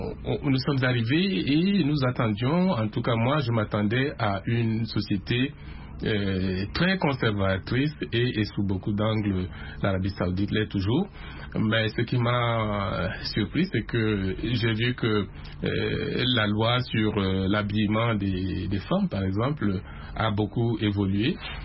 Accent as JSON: {"language": "French", "town": "Garoua", "region": "North", "country": "Cameroon", "tie": "born or raised there", "said": "moi j'ai grandi à Garoua, qui est dans le nord du Cameroun et qui est une ville musulmane. Donc j'ai vécu en milieu musulman, j'ai des amis et même des parents musulmans"}